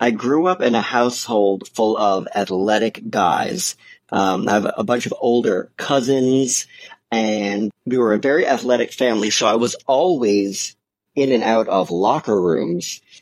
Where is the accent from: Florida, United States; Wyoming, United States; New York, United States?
New York, United States; New York City; Yeah, so I grew up in New York City, and believe it or not, there was an underwear store specifically for men quite near where I went to high school.